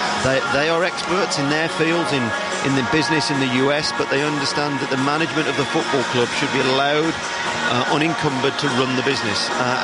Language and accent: English; West Midlands, United Kingdom; accent: Black Country; You may just pick up the twang in my accent. I was 16 years at West Bromwich Albion. I'm a black country boy.